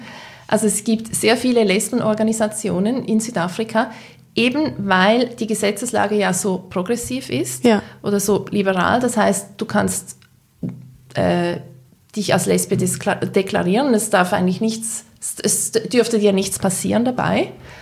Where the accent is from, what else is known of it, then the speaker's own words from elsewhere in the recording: Switzerland; als Schweizer Journalisten.